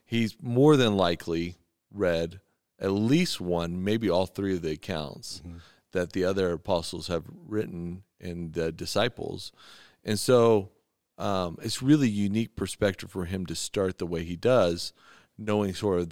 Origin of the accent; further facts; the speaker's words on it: Texas, United States; there's a dynamic here because I'm from Texas